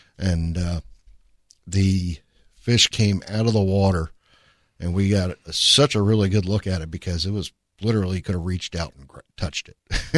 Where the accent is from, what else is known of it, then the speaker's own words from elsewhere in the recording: East Coast, United States; I know growing up on the East Coast was because we had Makos over there.